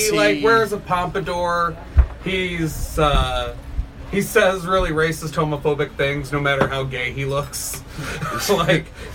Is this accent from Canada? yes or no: no; Avon Lake, Ohio, United States; Avon Lake.